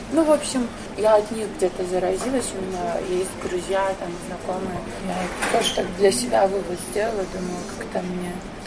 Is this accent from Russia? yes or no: no; Belarus; у нас вообще никакой доли национализма нет, ну, белорусов.